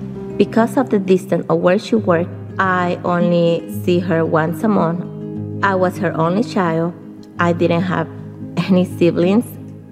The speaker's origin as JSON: {"language": "English", "country": "El Salvador", "said": "I am from El Salvador, which is the smallest country in Central America, but to me it's the most beautiful one."}